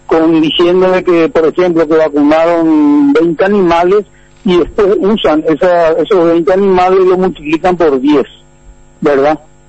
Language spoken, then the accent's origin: Spanish; Paraguay; somos todos paraguayos